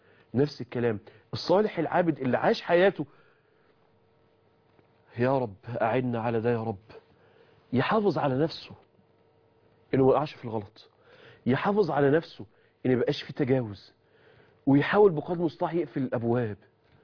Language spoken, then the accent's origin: Arabic; Mansoura, Dakahlia, Egypt; كنت لسه شاب صغير، تاني إعدادي تالت إعدادي، وكنا بنصلي في مسجد كبير عندنا في المنصورة اسمه مجمع الإمام